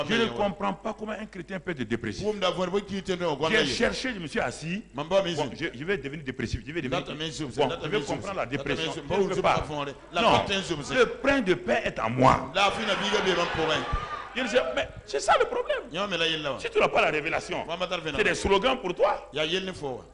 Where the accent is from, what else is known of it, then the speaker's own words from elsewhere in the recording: Tougan, Boucle du Mouhoun, Burkina Faso; moved away; quand je suis allé en France, j'ai écrit chez moi à Tougan que le sol là est couvert de glace partout.